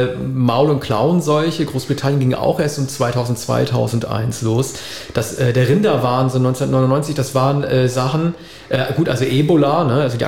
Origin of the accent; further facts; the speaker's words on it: Lower Saxony, Germany; Ich bin ja Friese, was ja lustigerweise östlich von Ostfriesland liegt.